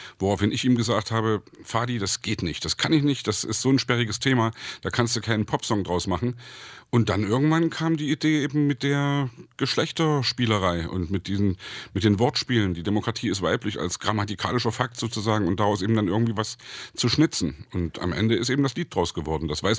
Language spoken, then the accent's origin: German; Saxony, Germany; Ich komme aus Sachsen, wo in letzter Zeit Schlagzeilen herkamen, die nicht unbedingt schön sind.